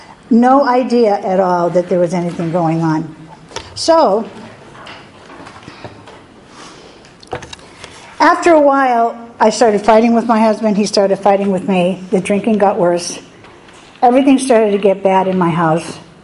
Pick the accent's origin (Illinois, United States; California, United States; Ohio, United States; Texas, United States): California, United States; I'm actually from California. That's where my drinking took place.